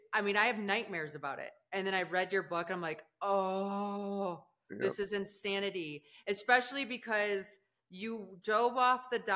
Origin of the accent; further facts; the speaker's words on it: Holland, Michigan, United States; I grew up in Holland, Michigan.